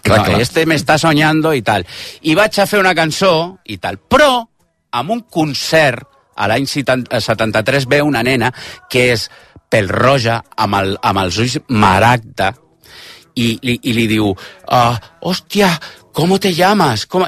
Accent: Pittsburgh, Pennsylvania, United States; Catalan is a second language; now in Spain; jo com a americà als anys 80 veig amb un pare, el meu oncle, a la meitat de mi barri, veig el senyor que s'aixeca a les 5 del matí a Pittsburgh per anar a currar a una fàbrica

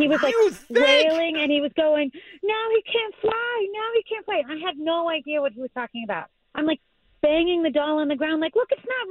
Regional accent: Connecticut, United States; I've never heard anything about it. I'm from Connecticut. We didn't do any Elf on the Shelf.

